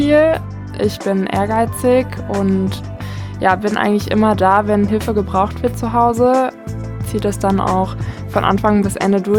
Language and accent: German; Wörrstadt, Rhineland-Palatinate, Germany; also born or lived in Bad Kreuznach; Ich komme aus Wörstadt